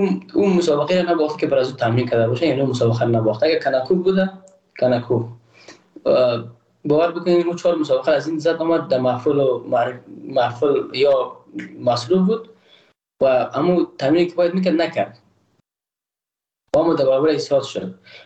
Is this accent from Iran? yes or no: no; Afghanistan; ما تاجک نیستم. احساس کنم ما ازبک پشتون نیستم، ما یک افغان هستم